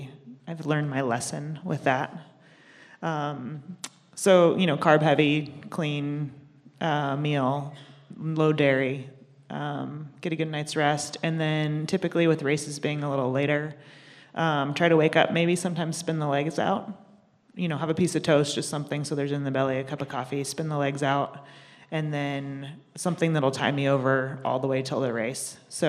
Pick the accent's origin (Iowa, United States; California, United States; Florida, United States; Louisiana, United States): California, United States; San Diego; I'm from San Diego, live where it's a little bit warmer